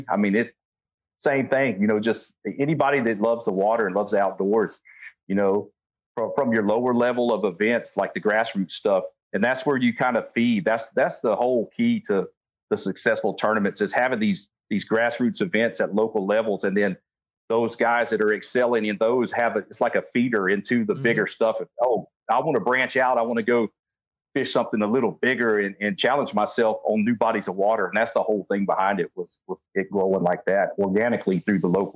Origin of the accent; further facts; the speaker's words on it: Georgia, United States; I grew up in Southeast Georgia, fishing the Autumn Hall, Satilla Rivers, and some of the, you know, inshore estuaries there, St. Simon's Island.